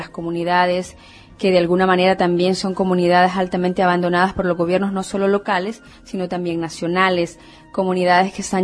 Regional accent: Cabañas, El Salvador; Vengo de una comunidad que está al norte, en el departamento de Cabañas, una comunidad que en la época de la guerra fue desplazada y que luego tuvo que repoblar. Soy de la generación que nació en los campamentos.

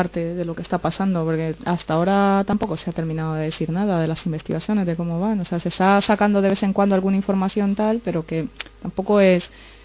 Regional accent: El Salvador; viéndolo así, como un salvadoreño, ¿no?

